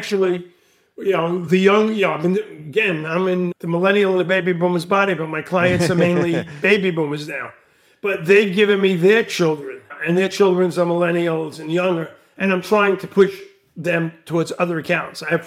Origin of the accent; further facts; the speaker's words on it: Brooklyn, New York, United States; It's because I'm from Brooklyn. We look to the streets.